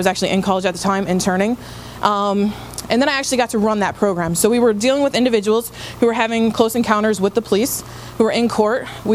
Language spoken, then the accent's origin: English; Guilderland, New York, United States; So I grew up in Gilderland, went to Gilderland High School, lived a very suburban life. My dad's family, my mom's family all lived in the city of Albany